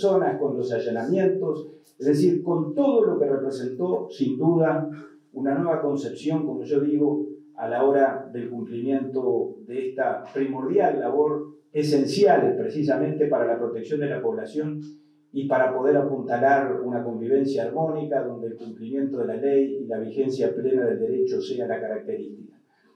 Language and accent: Spanish; Uruguay; somos todos orientales, somos todos uruguayos